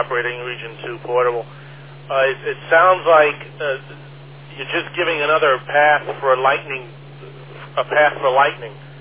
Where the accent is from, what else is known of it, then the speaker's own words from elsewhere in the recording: Midwest, United States; Now, of course, I'm approaching this as a Midwesterner, I guess you can say